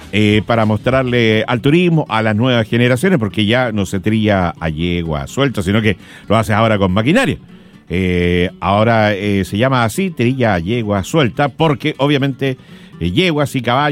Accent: Quirihue, Ñuble, Chile; yo soy de Quirihue

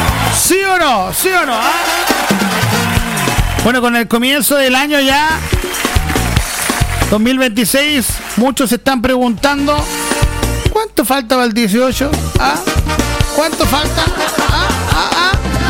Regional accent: Chile; Así somos los chilenos

